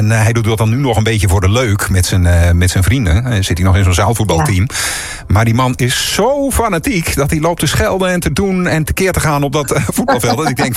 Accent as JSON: {"language": "Dutch", "town": "Hoogeveen", "region": "Drenthe", "country": "Netherlands", "said": "ik kom dan uit Hoogveen. Ik woon wel helemaal aan de andere kant van Hoogveen. Aan het randje van Hoogveen. En ik heb meer Zuidwolde in de achtertuin."}